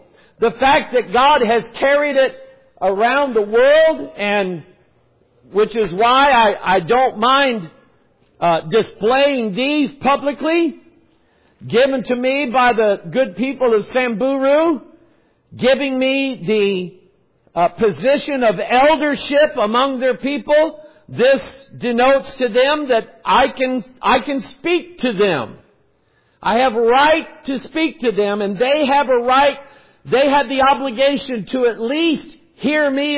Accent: United States; born there; I was born in America. I didn't ask to be born in America.

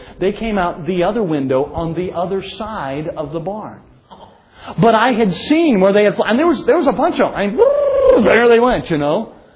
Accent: United States; I want you to understand tonight, as an American, as a born-again Christian, I look at my own nation and I am very concerned tonight.

